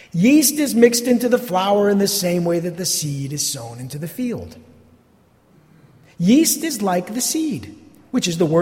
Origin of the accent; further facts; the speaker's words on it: New Jersey, United States; I'm Italian. I'm from New Jersey. It was mandatory.